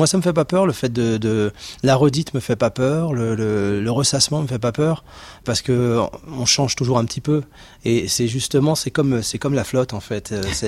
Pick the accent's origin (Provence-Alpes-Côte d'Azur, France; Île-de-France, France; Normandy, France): Île-de-France, France; à la base, j'étais plutôt un gars des champs, de la terre, puisque je viens de Seine-et-Marne